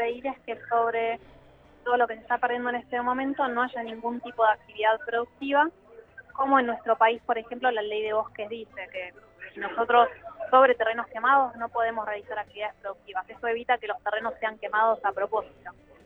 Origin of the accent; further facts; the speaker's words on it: Argentina; lo mejor que podemos hacer como argentinos